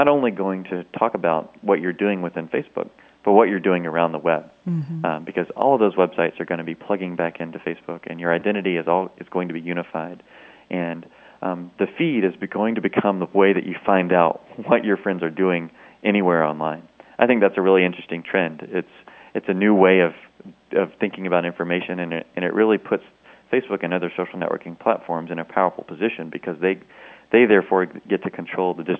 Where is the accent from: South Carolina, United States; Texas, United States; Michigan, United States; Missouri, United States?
South Carolina, United States; moved away as an adult; now in California, United States; I grew up in South Carolina.